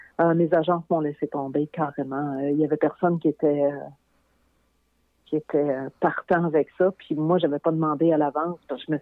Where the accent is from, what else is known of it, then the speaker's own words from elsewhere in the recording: Matane, Quebec, Canada; Tu sais, je venais de Matane, c'était très difficile pour moi d'accepter puis de me sentir à l'aise dans cette situation-là.